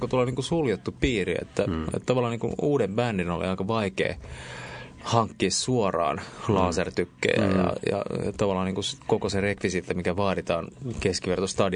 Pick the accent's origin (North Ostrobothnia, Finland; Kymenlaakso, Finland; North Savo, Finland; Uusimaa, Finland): Uusimaa, Finland; Espoo; mä en muista nuoruuteni Espoossa.